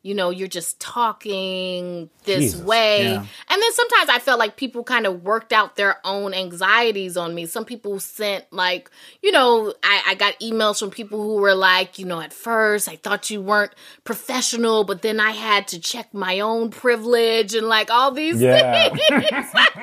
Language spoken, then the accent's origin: English; the South, United States; obviously, yes, I'm a Black woman. I'm from the South.